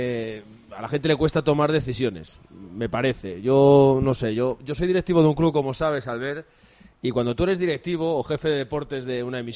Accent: Pola de Lena, Asturias, Spain; Yo voy a Pola de Helena, a mi pueblo

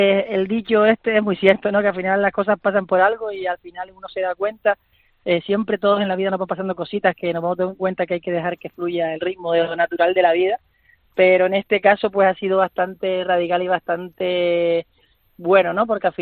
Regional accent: Canary Islands, Spain; hemos cogido una planta invasora nuestra que nos identifica como canarios

